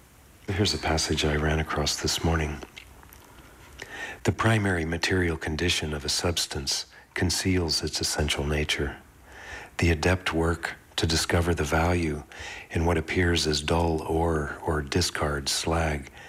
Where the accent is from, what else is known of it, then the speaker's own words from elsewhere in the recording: Santa Fe, New Mexico, United States; from Santa Fe, New Mexico, a sculptor working in the U.S. for 45 years.